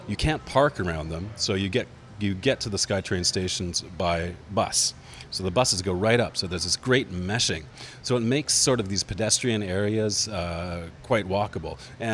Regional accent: Vancouver, British Columbia, Canada; also born or lived in Toronto; now in Montreal, Canada; Vancouver is interesting because it's a city I grew up in. I was born in Toronto. I've lived in Montreal for 15 years, but I spent half of my life in Vancouver.

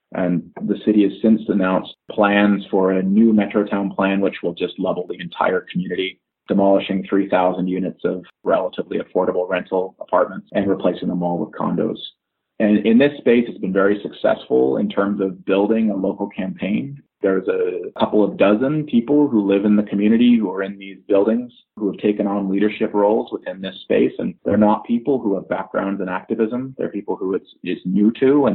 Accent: Vancouver, British Columbia, Canada; I've lived in the Vancouver area for my whole life

